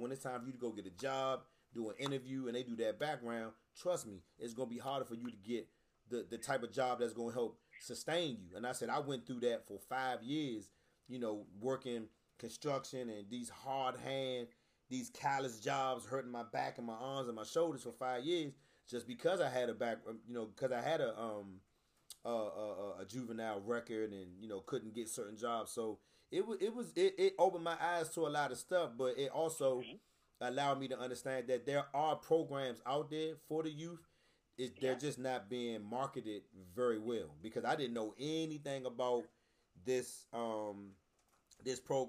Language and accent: English; Washington, District of Columbia, United States; You grew up uptown. I grew up on the South Side.